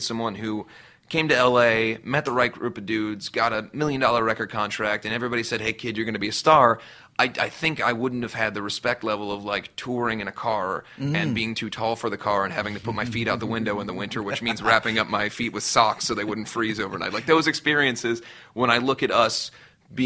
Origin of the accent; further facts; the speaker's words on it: Cincinnati, Ohio, United States; especially where I grew up in Cincinnati, Ohio, a lot of the people that I grew up around had jobs and kids